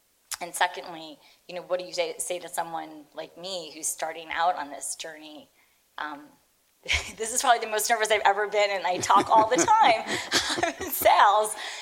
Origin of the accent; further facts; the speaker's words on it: Garden City, New York, United States; I'm from Long Island too.